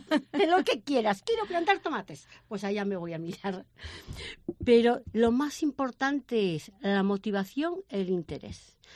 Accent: Canido, Galicia, Spain; also born or lived in Barcelona; yo soy vecina de Canido y yo me crié prácticamente en el campo.

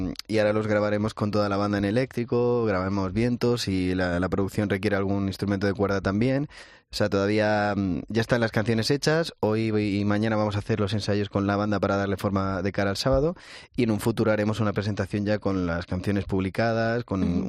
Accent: Pinto, Community of Madrid, Spain; yo soy de Pinto.

